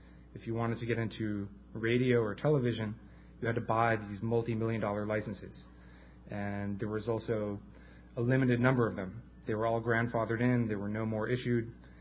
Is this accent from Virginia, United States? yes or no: no; Manhattan, New York, United States; I am a native New Yorker. I grew up in Manhattan.